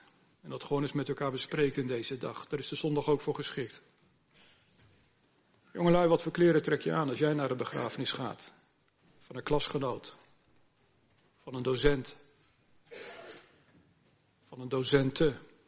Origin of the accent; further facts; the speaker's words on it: Gelderland, Netherlands; De streek waar ik opgegroeid ben, de Noordwest-Veluwe